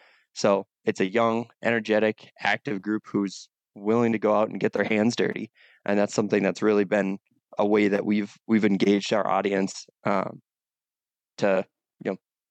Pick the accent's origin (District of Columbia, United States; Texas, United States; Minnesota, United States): Minnesota, United States; I grew up in East Central Minnesota, and for me, the wild places were actually up in the Iron Range.